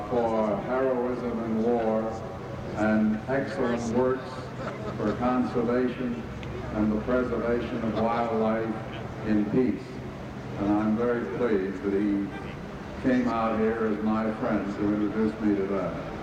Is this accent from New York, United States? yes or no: yes; New York City, New York, United States; this is where I was born. This is my native place. I'm a New Yorker, bred and true, and I like to realize it by starting campaigns here.